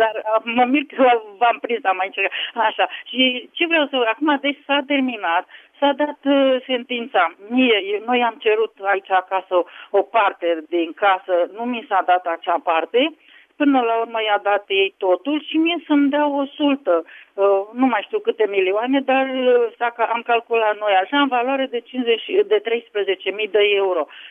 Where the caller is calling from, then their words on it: Bucharest, Romania; Da, sunt din București și eu am mai vorbit cu dumneavoastră.